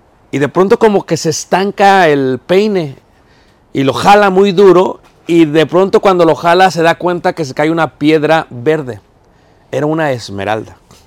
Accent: Mexico City, Mexico; yo soy de Ciudad de México.

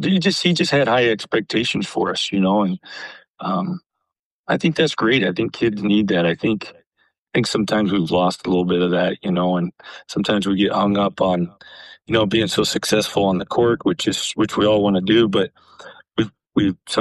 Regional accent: Iowa, United States; growing up in Iowa, it's hard not to know about Western Christian of Hull.

